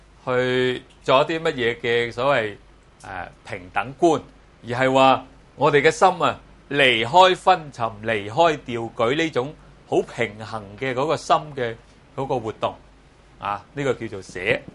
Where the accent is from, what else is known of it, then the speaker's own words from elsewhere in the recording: Guangdong, China; 调就是我们广东人说的调调揈那个调